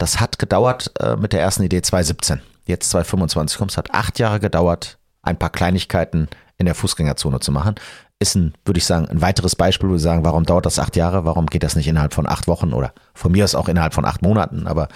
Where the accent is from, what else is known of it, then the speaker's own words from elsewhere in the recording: Oberdollendorf, North Rhine-Westphalia, Germany; Ich komme selber aus Oberdollendorf, es gibt keinen schöneren Ort, wo man leben kann mit seiner Familie. Es ist dicht an Bonn, es ist dicht am Rhein